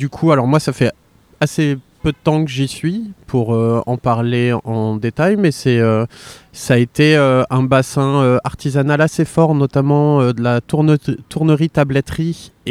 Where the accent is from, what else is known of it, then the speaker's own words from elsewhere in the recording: Lebanon; moved away as an adult; Moi, je suis arrivé du Liban en 2004-2005 pour finir mes études.